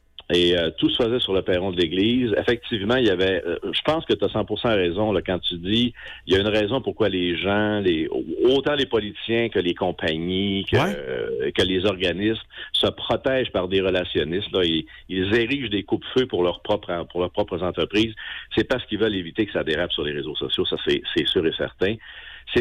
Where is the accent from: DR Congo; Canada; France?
Canada; L'Ascension-de-Notre-Seigneur, Quebec; je suis natif de l'Ascension, mais dès que j'ai commencé à travailler à Alma, j'ai déménagé dans la ville.